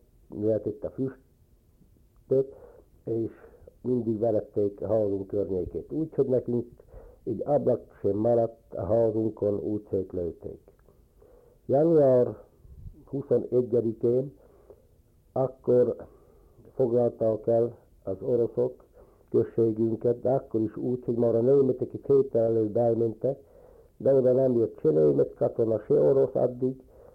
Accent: Felsőkálosa, Banská Bystrica Region, Slovakia; születtem 1931. augusztus 8-án Felsőkálosan. Hát éves koromban kezdtem járni Alsókálosan, az elemi iskolában. 5 osztályt kijártam, a 7-et már Tornaján a Magyar Királyi Állami Polgári Fiú és Leány iskolában kezdtem járni.

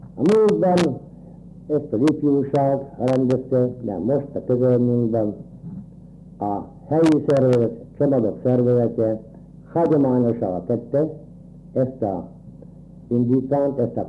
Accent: Trebeľovce, Banská Bystrica Region, Slovakia; Július 15-én születtem Terbeléden.

